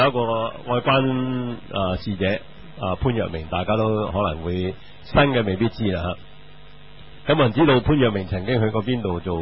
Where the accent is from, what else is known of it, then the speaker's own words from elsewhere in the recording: China; 我哋中国人就因为点解暂时冇雪柜啊嘛